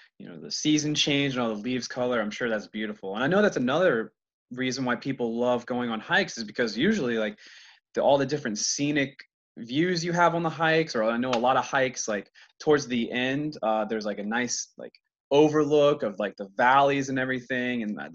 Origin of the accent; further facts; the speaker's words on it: Virginia, United States; You know, hometown back in Virginia, I'm only about an hour and 15 from Pipestem